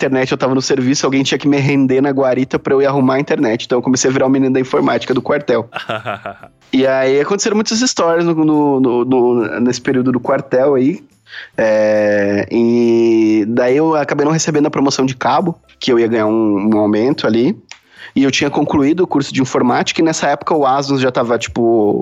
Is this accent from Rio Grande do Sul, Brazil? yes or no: yes; Porto Alegre, Rio Grande do Sul, Brazil; now in São Paulo, Brazil; eu vim de Porto Alegre, que era uma cidade que as coisas aconteciam no ritmo dela, e você vem pra São Paulo